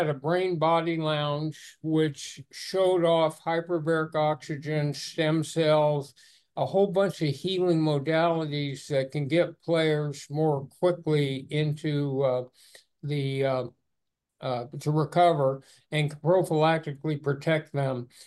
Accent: California, United States; I was even cold in Las Vegas this year in a relative sense, but then I'm from Southern California, so I'm probably a wimp.

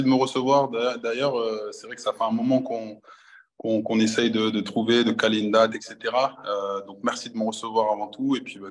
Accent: Rillieux-la-Pape, Auvergne-Rhône-Alpes, France; also born or lived in Lyon; Moi, j'ai grandi à Rieux-le-Pape, je suis né à Lyon 4e.

